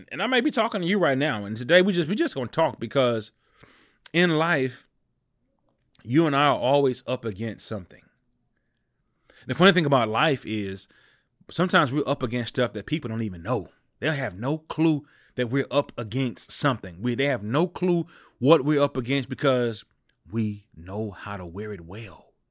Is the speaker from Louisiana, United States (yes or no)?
yes; Louisiana, United States; growing up in the South, I grew up in a little town in Louisiana where we didn't see a whole lot of people that looked like me on television